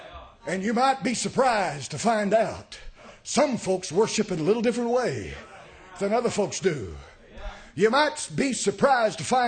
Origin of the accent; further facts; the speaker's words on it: Tennessee, United States; but I grew up in East Tennessee and I knew what blackguard meant.